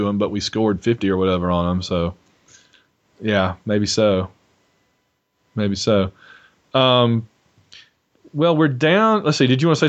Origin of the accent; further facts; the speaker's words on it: Sylacauga, Alabama, United States; this player, who was a native of my hometown of Sylacauga, Alabama